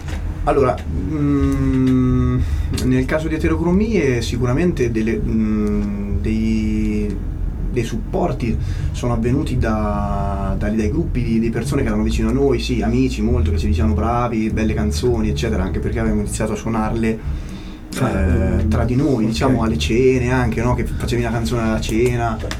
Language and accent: Italian; Bologna, Emilia-Romagna, Italy; perché noi siamo di Bologna